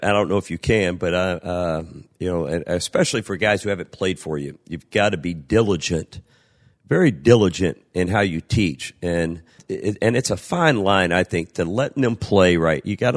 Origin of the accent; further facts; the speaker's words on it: Madisonville, United States; I invited my best friend in life, Skip McGall. We grew up together in Madisonville, still best friends to today.